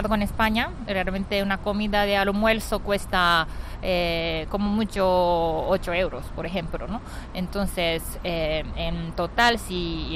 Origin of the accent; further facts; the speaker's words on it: Japan; Spanish is a second language; soy japonesa